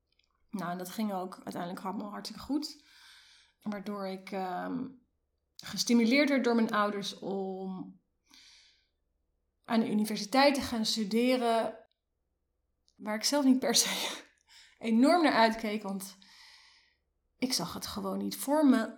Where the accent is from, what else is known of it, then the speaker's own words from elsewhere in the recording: North Brabant, Netherlands; also born or lived in Leiderdorp; Ik ben geboren in Leiderdorp, maar absoluut gedogen en opgevoed in Noord-Brabant. In een dorpje in de buurt bij Eindhoven. Dat hoor je helemaal niet, dat klopt.